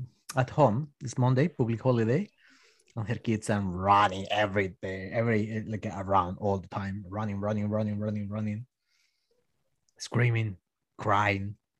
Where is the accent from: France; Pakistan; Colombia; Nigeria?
Colombia; English is a second language; now in Australia; When I came to Australia, and people start to introduce myself and say, "Yeah … from Colombia."